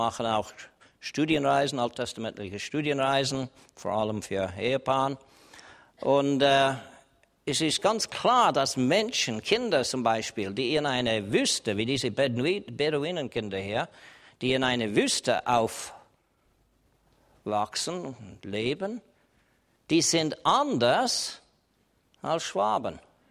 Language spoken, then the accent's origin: German; Canada; Ich liebe meine Heimat Kanada.